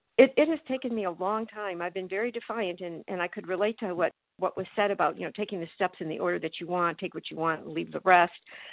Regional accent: Florida, United States; Okay, thank you. … I'm from Florida

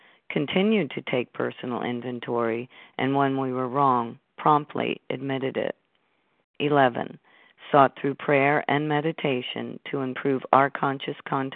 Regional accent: Connecticut, United States; I'm from Connecticut.

